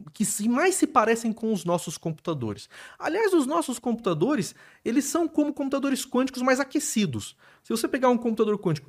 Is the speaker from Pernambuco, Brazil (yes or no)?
no; Sorocaba, São Paulo, Brazil; eu cresci em Sorocaba